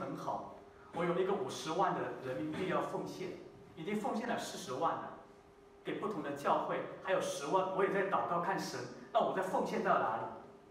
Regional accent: China; 这好像我们中国人说的那个

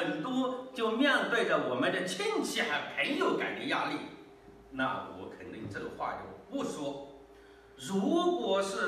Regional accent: China; 我们中国人的平安是当用

